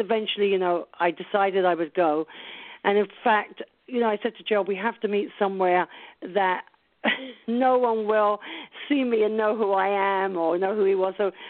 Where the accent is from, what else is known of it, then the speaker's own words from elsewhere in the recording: London, United Kingdom; I'm British, obviously, and I was brought up in London as a conservative Jew.